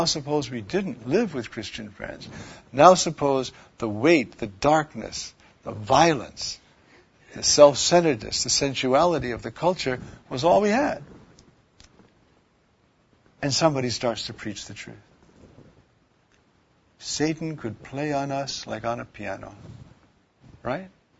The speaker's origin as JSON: {"language": "English", "region": "New York", "country": "United States", "said": "I'm a New Yorker. Everybody knows I'm a New Yorker. So we are cynical. It's in our genes."}